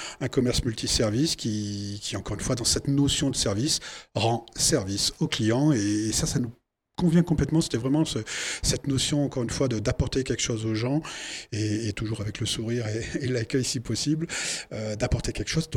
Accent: Clermont-Ferrand, Auvergne-Rhône-Alpes, France; Je suis Clermont-Ferrand, je suis Auvergnat, avec des gens proches entre eux

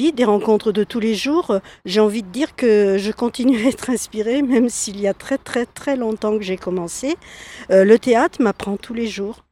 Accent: Voiron, Auvergne-Rhône-Alpes, France; Je suis née à Voiron. J'ai tout fait à Voiron. J'ai été baptisée, j'ai été mariée

